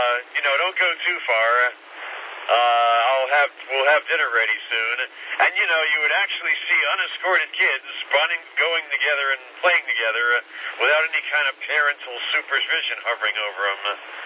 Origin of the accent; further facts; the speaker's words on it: New York City, New York, United States; When I grew up in New York City, right next to where my apartment building was, this construction lot